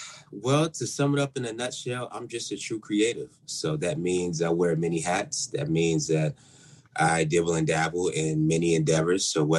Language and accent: English; New York, United States; because I'm from Queens. So, you know, I just kind of grew up around all types of music.